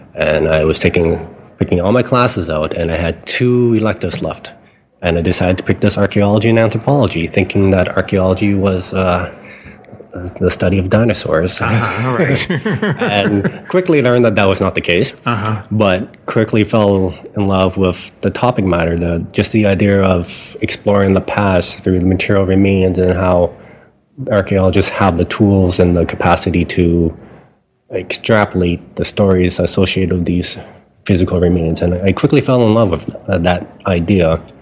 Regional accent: Saskatoon, Saskatchewan, Canada; I'm actually born and raised in Saskatoon, but my parents immigrated from Vietnam after the Vietnam War.

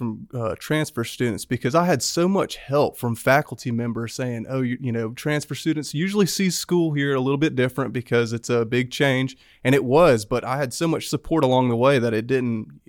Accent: Grand Bay, Alabama, United States; So now my parents live in Mobile, but I was raised around Grand Bay area, closer to Mississippi.

